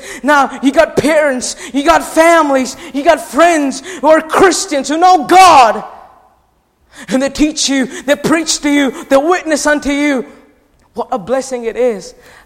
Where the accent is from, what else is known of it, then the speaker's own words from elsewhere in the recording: India; I'm an Indian. So I'm from India.